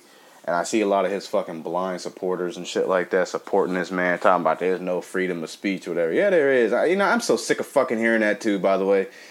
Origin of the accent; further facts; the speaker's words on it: Compton, California, United States; You know, I'm from Compton. I went to Dominguez High.